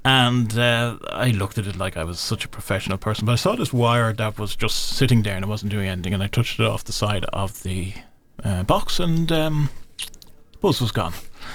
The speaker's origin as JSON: {"language": "English", "town": "Dublin", "region": "Leinster", "country": "Ireland", "tie": "born or raised there", "said": "I grew up in Dublin. Was in a children's home for the first part of my life."}